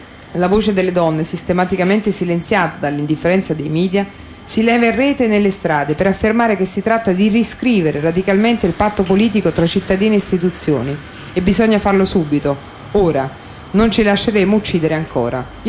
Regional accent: Naples, Campania, Italy; now in Trento, Italy; io appunto non sono di Trento propriamente, ma anzi di Napoli

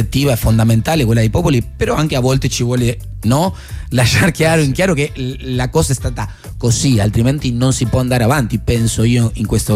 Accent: Argentina; ve lo dico da argentino veramente

